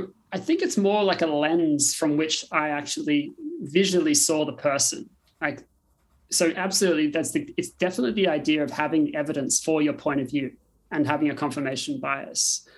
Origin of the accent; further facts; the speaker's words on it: Australia; Yeah, I grew up in Australia.